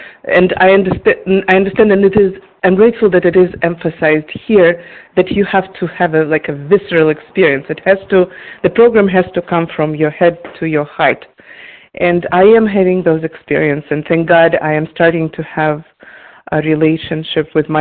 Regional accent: Boston, Massachusetts, United States; I'm from Boston.

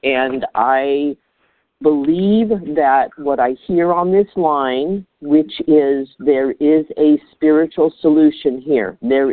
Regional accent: California, United States; I'm from California.

